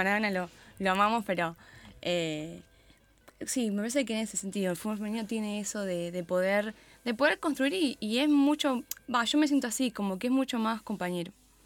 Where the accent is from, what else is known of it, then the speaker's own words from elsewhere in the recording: Campana, Buenos Aires Province, Argentina; Yo soy de Campana